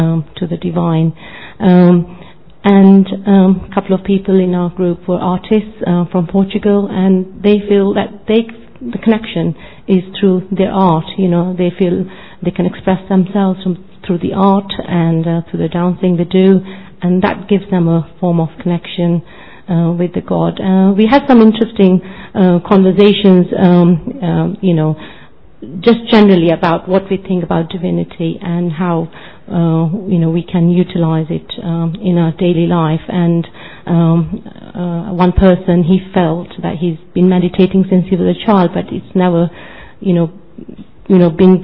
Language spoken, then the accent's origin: English; London, United Kingdom; I'm from London in the United Kingdom.